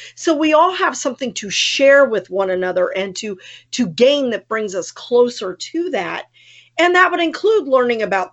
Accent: San Antonio, Texas, United States; And I grew up in San Antonio, which is considered South Texas.

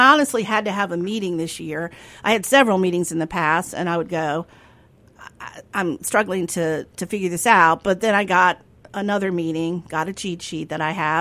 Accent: Meridian, Mississippi, United States; when I grew up in Meridian, Mississippi, I had two choices, private school or public school.

